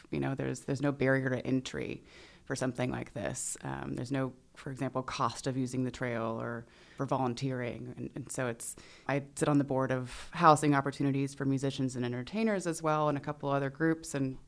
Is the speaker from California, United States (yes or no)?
no; Rollingwood, Texas, United States; So I grew up in Rollingwood.